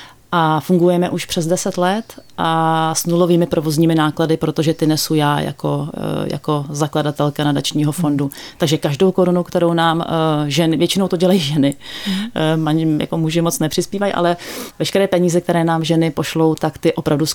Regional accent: Prague, Czechia; tím, že jsem jako dítě vyrůstala v Praze a jako studentka jsem se přivydělávala jako průvodkyně

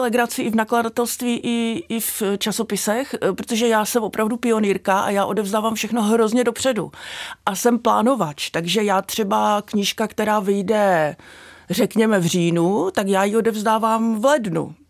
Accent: Ostrava, Moravian-Silesian Region, Czechia; now in Beskydy, Czech Republic; já vlastně pocházím z Ostravy, takže jsem tak napůl Ostrava, napůl ty Beskydy.

